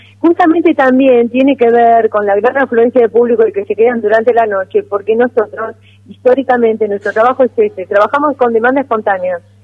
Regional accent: Buenos Aires, Argentina; Yo de Buenos Aires, Palermo, bien porteña.

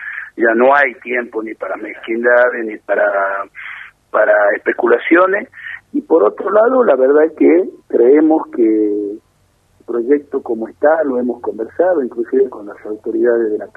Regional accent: Argentina; ir al súper, como cualquier argentino, la verdad es que uno palpa cuál es este nivel de inflación

